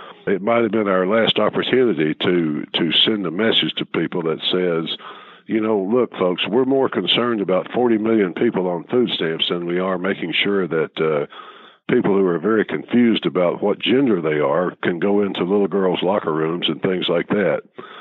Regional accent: United States; born there; And I'm thankful that I'm an American, that I was born here, that I live in a country where we can still be free.

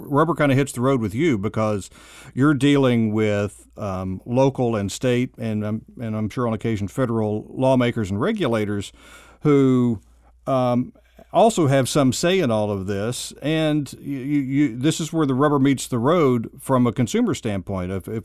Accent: Arkansas, United States; I had the opportunity, because I grew up in Arkansas, I had the opportunity to meet Sam Walton on a number of occasions

